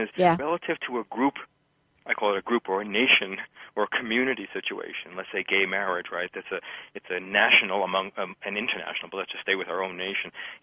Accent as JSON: {"language": "English", "region": "New York", "country": "United States", "tie": "born or raised there", "said": "I'm going to the airport to go to New York, which is my hometown. Some people will hear that in my pace and style and accent, et cetera."}